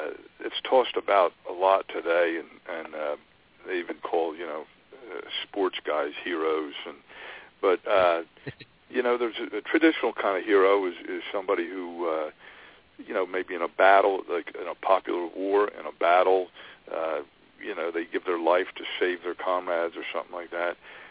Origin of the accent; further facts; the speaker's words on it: Pennsylvania, United States; I was raised 40 miles outside of Philadelphia, and we had three TV channels